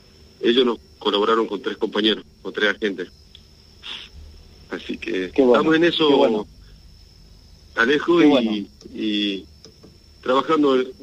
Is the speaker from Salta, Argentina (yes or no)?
yes; Los Toldos, Salta, Argentina; born there; Yo soy nacido acá en Los Toldos, nativo.